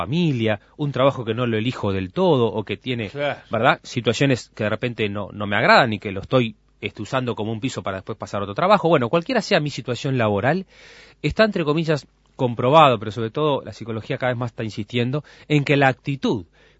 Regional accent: Uruguay; vos sos uruguayo, ¿de qué palabra me estás hablando? Porque parecería que si somos uruguayos, entonces, por genética, nos viene el pesimismo, ¿no?

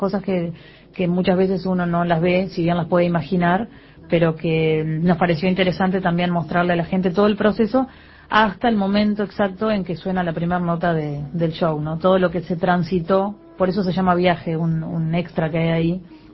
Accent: San José, Uruguay; moved away as an adult; now in Montevideo, Uruguay; Sí, toda la infancia hasta que me vine a Montevideo a estudiar, a la facultad, a medicina. O sea que a los 18 años recién me fui de la ciudad de San José, de la República de San José.

